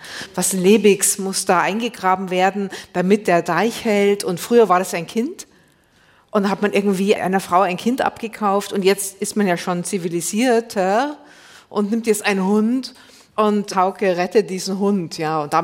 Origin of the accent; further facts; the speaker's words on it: Bavaria, Germany; Ich bin ja in Bayern aufgewachsen